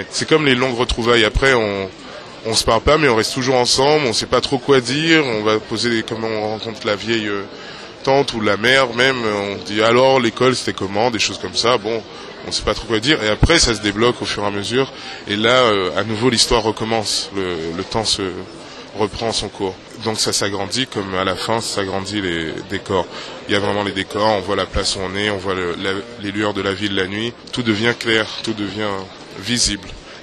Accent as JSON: {"language": "French", "country": "Guadeloupe", "said": "j'étais revenu chez moi, je viens de la Guadeloupe, et j'étais seul à un moment"}